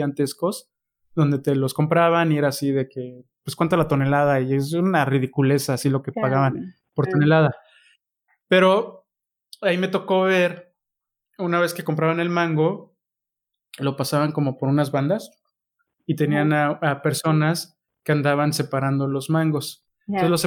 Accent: Mexico; como mexicanos, si queremos consumir mejor mango, tenemos que recomprarlo de Estados Unidos

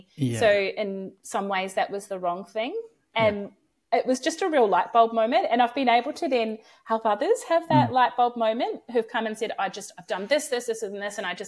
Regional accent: New Zealand; moved away as an adult; I'm a Kiwi. I wanted to do my OE or overseas experience. So when I was 21, I moved to the UK along with everybody else.

